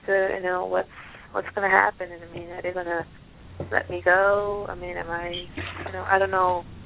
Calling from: Pennsylvania, United States; Correct. I'm calling from Pennsylvania.

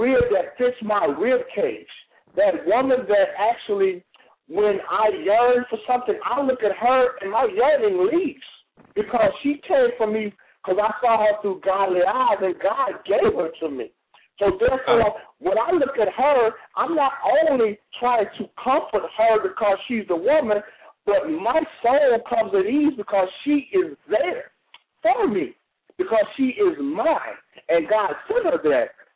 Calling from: Dallas, Texas, United States; I'm calling from Dallas.

